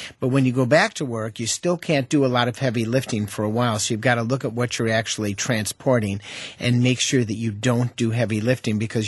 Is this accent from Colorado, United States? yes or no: no; Wisconsin, United States; I mean, I'm from Wisconsin.